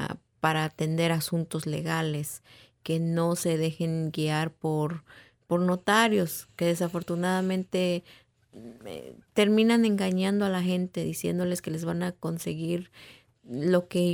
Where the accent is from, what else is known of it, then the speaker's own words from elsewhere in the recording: Tenejapa, Chiapas, Mexico; now in Tampa, United States; Yo soy de Chiapas, yo soy del estado de Chiapas, soy originaria de un municipio tzeltal que se llama Tenejapa, hablo tzeltal, y llegué a Estados Unidos con la idea de buscar el sueño americano. Cuando llego a Tampa, donde me establecí